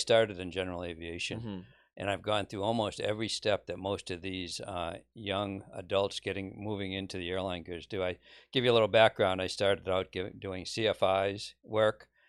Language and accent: English; New England, United States; now in Dallas, United States; but I'm from the New England area and transplanted to Dallas about 10, 11 years ago, maybe even a little longer than that.